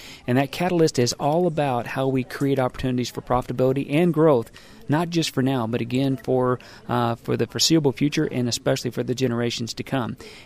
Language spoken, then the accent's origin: English; Uvalde, Texas, United States; My background, I'm originally from Uvalde, Texas, which is near the Mexico border, west of San Antonio. I was raised on a family diversified livestock operation